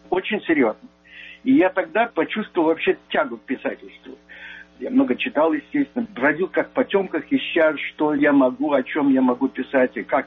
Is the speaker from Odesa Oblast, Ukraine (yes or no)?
yes; Odesa, Odesa Oblast, Ukraine; у вас какой-то акцент, откуда вы? Я говорю: из Одессы.